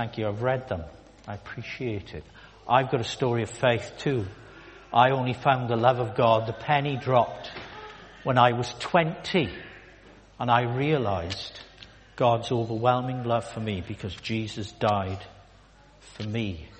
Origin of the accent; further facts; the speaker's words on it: Swansea, Wales, United Kingdom; I'm not Scottish. Welsh. I'm Welsh, okay? I was born in Swansea, hence my support.